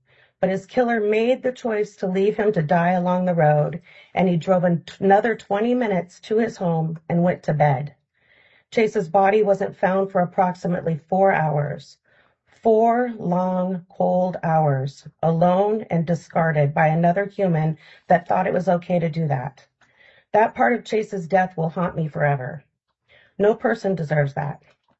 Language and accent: English; Alaska, United States; born or raised there